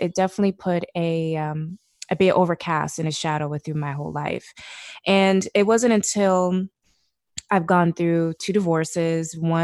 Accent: Alaska, United States; So I grew up in Alaska, a small town

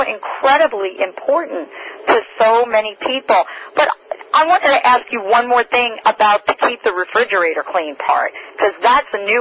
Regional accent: New Jersey, United States; every time I go back, you know, to my hometown in Jersey, I dig out the old kettle

